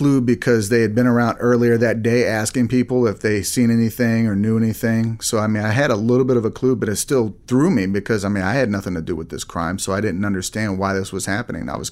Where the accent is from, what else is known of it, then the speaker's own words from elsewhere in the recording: Texas, United States; also born or lived in Arizona; No, actually, I spent most of my life in Texas. I was born in Arizona, lived in Texas most of my life, and I moved to Illinois